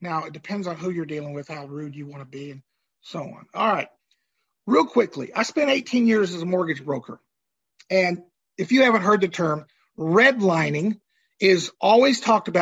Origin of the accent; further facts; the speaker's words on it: Tulsa, Oklahoma, United States; I grew up in Tulsa, Oklahoma in the 60s. It was the fastest growing city in America.